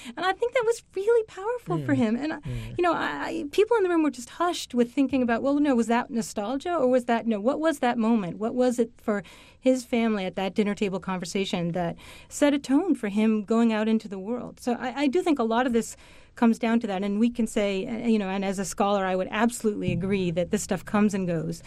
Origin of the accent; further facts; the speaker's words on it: Massachusetts, United States; And when he came to my home state, Massachusetts